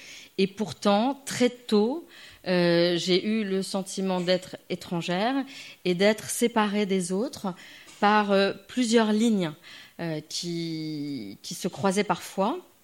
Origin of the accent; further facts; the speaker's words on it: Nice, Provence-Alpes-Côte d'Azur, France; born there; je suis née à Nice en 1970 de parents qui venaient d'arriver d'Algérie.